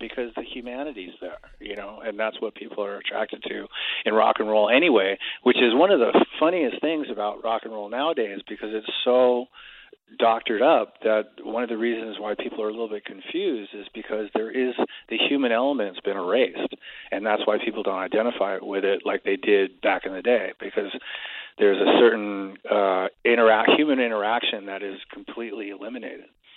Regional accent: Stoke, West Midlands, United Kingdom; And, yeah, because that was my hometown. It was the first time I'd been back there in 40 years, and the only time I've ever played there, obviously.

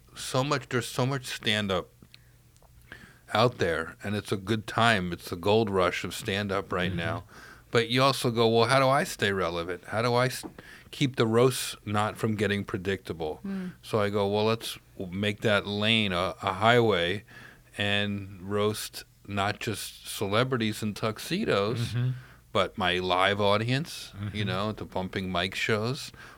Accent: Newark, New Jersey, United States; I grew up in Newark

